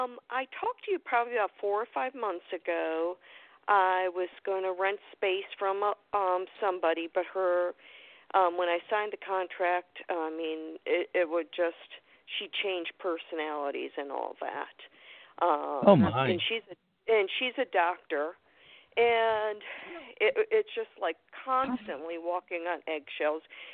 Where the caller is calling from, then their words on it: Florida, United States; I'm calling from Florida.